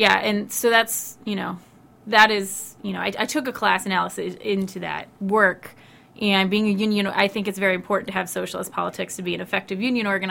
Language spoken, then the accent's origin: English; Oregon, United States; Well, so I was raised in a liberal family. I'm from Oregon.